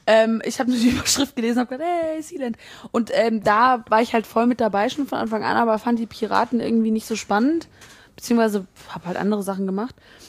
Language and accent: German; Bonn, North Rhine-Westphalia, Germany; Ich komme ja aus Bonn